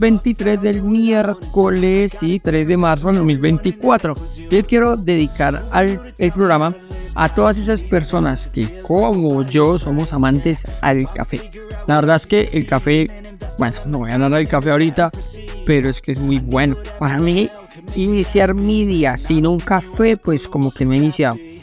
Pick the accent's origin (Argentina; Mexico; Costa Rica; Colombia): Colombia; los colombianos se supone que todos deberíamos de hablar paisa, pero pues no, hombre, no somos todos paisas, tenemos diferentes acentos.